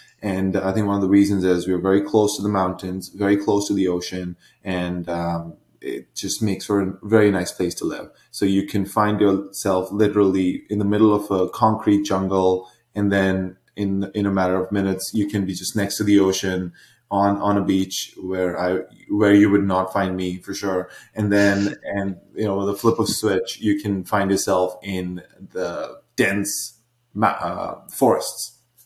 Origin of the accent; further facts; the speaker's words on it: India; moved away as an adult; So I was born in India, I was there through high school and then a couple of years after, and I just don't like the hot and humid atmosphere.